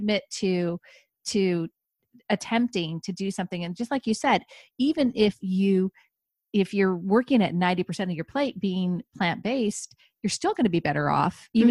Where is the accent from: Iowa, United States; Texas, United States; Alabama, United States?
Iowa, United States; I grew up in Iowa, so I'm a farm girl.